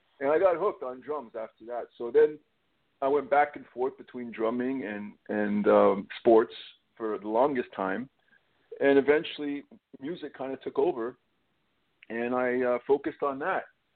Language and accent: English; Canada; I grew up in Canada and basically started playing hockey at the age of 3.